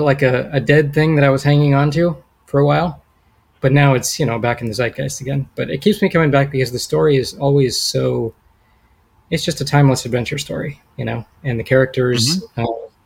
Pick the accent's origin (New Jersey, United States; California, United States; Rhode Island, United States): California, United States; San Diego; born there; also born or lived in Virginia / Detroit; now in Los Angeles, United States; I had just moved to California. I was born in San Diego, but I just moved back in 2013.